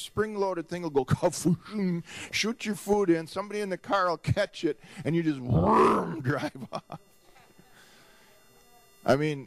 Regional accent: United States; I mean, I'm an American man.

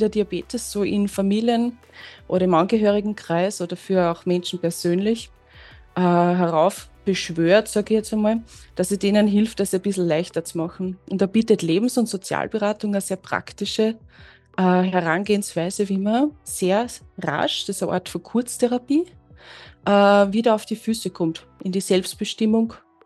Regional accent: Lower Austria, Austria; Ich bin gebürtige Mostviertlerin

